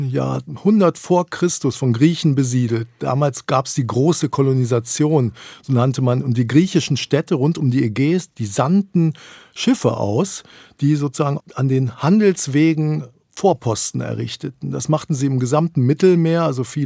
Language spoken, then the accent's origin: German; West Germany, Germany; Ich bin in Westdeutschland aufgewachsen. Mein Vater ist Deutscher, meine Mutter ist Griechin.